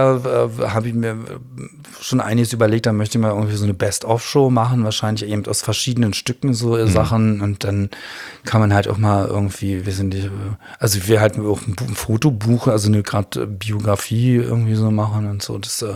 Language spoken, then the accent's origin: German; Berlin, Germany; ich bin gebürtiger Berliner und liebe Berlin total